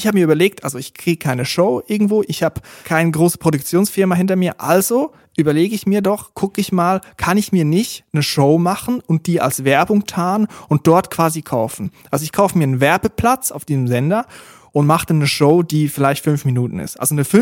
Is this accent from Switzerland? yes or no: yes; Switzerland; dort, wo ich herkomme aus der Schweiz, eigentlich überall in der Schweiz, gibt es so kleine Regionalsender, die privat geführt sind.